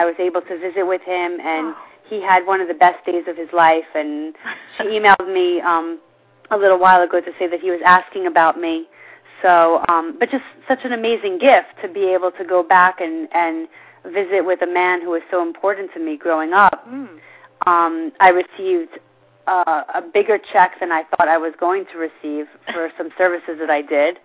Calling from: Great Neck, New York, United States; I'm calling from Great Neck, New York.

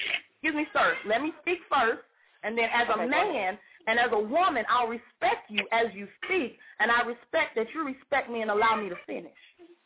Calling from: Miami, Florida, United States; I'm calling from Miami, Florida

